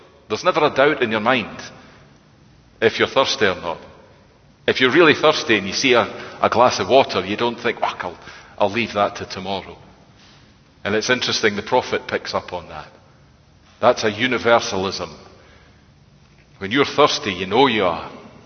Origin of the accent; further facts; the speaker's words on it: Scotland, United Kingdom; I'm a Scottish Presbyterian